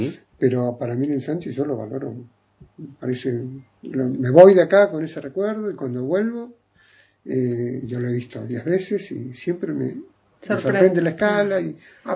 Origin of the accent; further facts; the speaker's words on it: Buenos Aires, Argentina; De Buenos Aires.